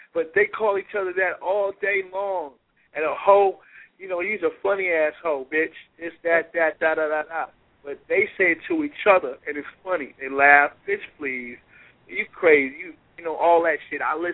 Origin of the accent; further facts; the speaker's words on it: New York, United States; I don't get upset at that, because see, I'm from New York. It's a melting pot, and everybody calls each other.